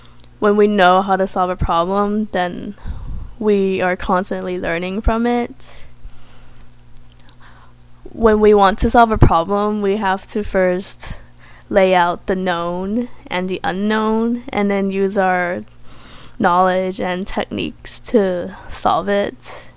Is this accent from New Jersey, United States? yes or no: no; San Francisco, California, United States; I'm from San Francisco.